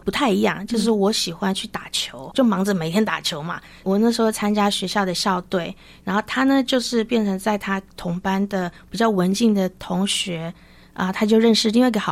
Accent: China; 学校现在只有我一个中国人。

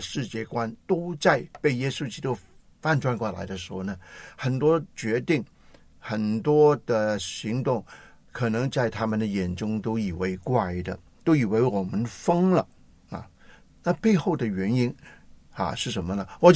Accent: Hong Kong; 你就却回来跟我们香港人挤在一起。

